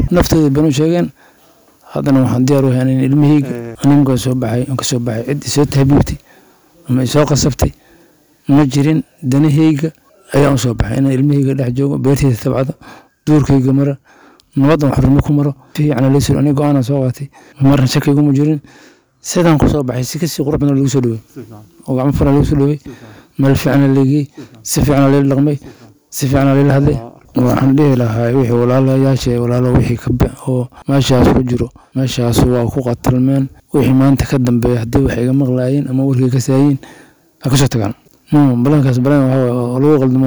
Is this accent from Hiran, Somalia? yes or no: yes; Beledweyne, Hiran, Somalia; waxaan ka imid Beledweyne